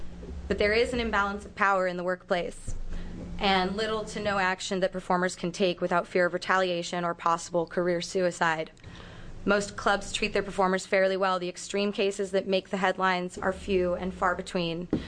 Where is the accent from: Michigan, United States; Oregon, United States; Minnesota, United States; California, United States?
Oregon, United States; Salem; now in Portland, United States; I grew up in Salem, Oregon. I was a member of a lower middle class nuclear family, and my father was a small business owner.